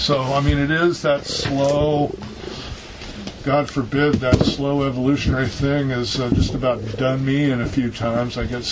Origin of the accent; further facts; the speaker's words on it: California, United States; because I grew up in the Bay Area in the 1960s